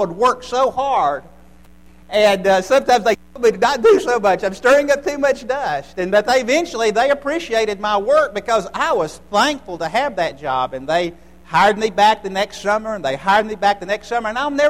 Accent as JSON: {"language": "English", "town": "Birmingham", "region": "Alabama", "country": "United States", "tie": "born or raised there", "said": "I grew up in the Birmingham area."}